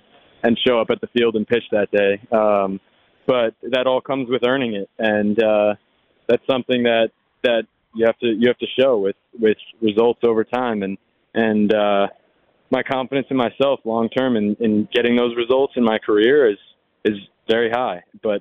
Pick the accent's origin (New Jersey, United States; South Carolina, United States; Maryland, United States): New Jersey, United States; Mostly growing up in the New Jersey area and my dad playing for the Yankees, that's a dream of mine.